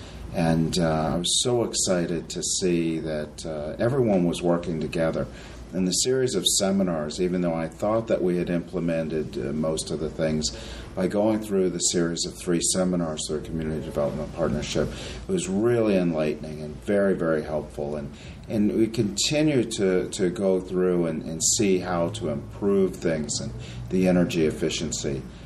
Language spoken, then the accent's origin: English; Florida, United States; Well, John, it's interesting because I'm originally from Florida, and my wife graduated from nursing school at Cape Cod Hospital and went down to Florida.